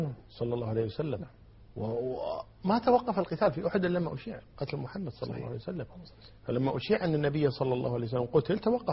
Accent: Kuwait; الآن حتى عندنا في الكويت وجميع بلاد العالم

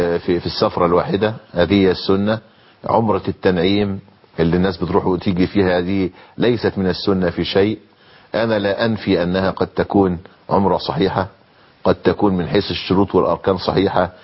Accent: Egypt; القصة دي اثارت عندنا في مصر حفائظ الناس

